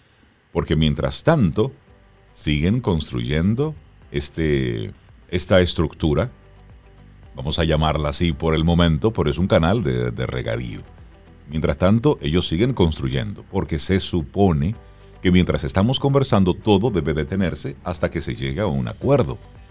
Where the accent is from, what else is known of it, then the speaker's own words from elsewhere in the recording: Dominican Republic; Obviamente nosotros como pueblo dominicano lo vamos a ver como una declaración de guerra.